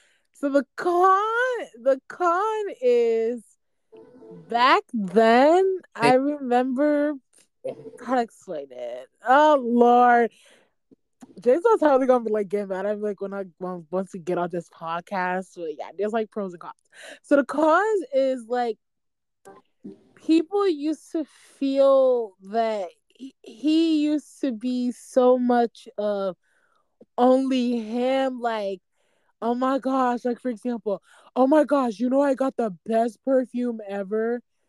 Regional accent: Nigeria; accent: Nigerian; English is a second language; Please don't mind my English. I'm Nigerian. I got the accent.

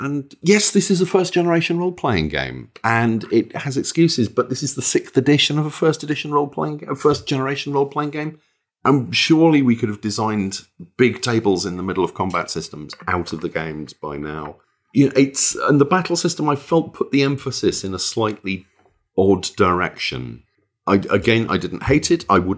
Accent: United Kingdom; as British people, we know this stuff on, I hate to say, a deeper level, but it's almost ingrained.

